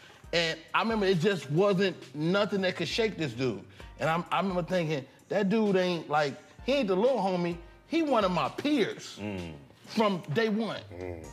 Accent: Chicago, Illinois, United States; also born or lived in New Orleans / Los Angeles; now in Atlanta, United States; You know, like I'm from Chicago. You know, I've lived in different cities, New Orleans and L.A.

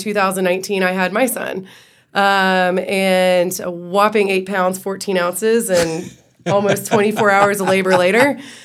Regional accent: Athens, Georgia, United States; also born or lived in Atlanta; So I'm actually from Athens, born and raised, one of the few that's still here, went all the way through Clark County Schools, Clark Central, graduated in 06

